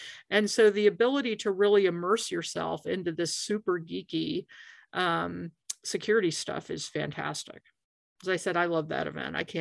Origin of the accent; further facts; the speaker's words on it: Washington, District of Columbia, United States; It's also DC's my hometown, so it's always fun for me to go back there.